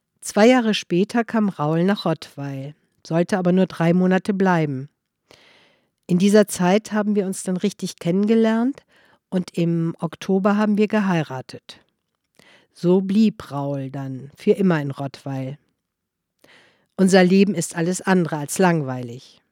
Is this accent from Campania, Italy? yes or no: yes; Calitri, Campania, Italy; Ich stamme aus Kalitri, einem sehr schönen Ort in den Irpinischen Bergen. Ich habe mich in Kalitri sehr wohl gefühlt. Meine Familie betrieb aus Tradition eine Gemüsegärtnerei in mehreren Generationen.